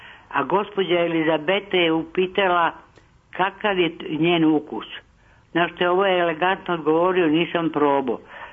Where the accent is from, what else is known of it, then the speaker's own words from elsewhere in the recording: Belgrade, Serbia; Ja sam penzioner iz Beograda, imam 74 godine.